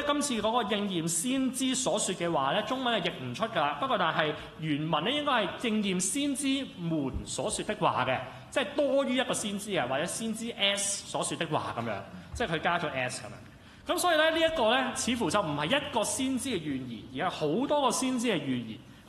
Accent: China; 我哋中国人文化咧就会想

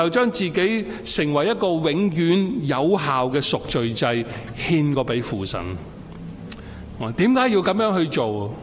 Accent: China; 在新年開始的時候跟我們中國人有點不同

